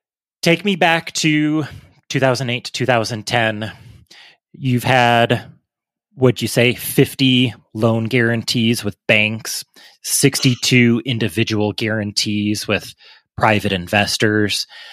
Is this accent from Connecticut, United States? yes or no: no; Naperville, Illinois, United States; So for listeners that don't know, I grew up in the Chicago suburbs in Naperville. Aurora is right next to Naperville.